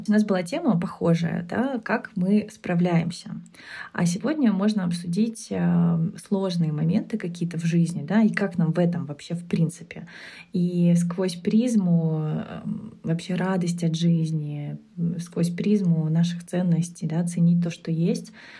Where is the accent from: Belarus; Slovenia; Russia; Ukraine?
Slovenia; я из Словении.